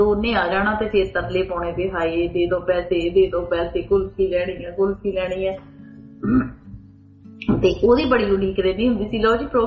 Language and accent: Punjabi; Punjab, India; ਹਰ ਚੀਜ਼ ਤੇ ਹਰ ਗੱਲ ਤੇ ਯਾਦ ਸਾਨੂੰ ਪੰਜਾਬ ਦੀ ਆਉਂਦੀ ਹੈ ਤੇ ਪੰਜਾਬ ਦੇ ਵਿੱਚ ਸਾਡੇ ਪਿੰਡ ਦੀ ਸਾਡੇ ਬਚਪਨ ਦੀ ਹਰ ਯਾਦ ਜਿਹੜੀ ਆ ਅਸੀਂ ਯਾਦ ਕਰ ਲੈਂਦੇ ਹਾਂ।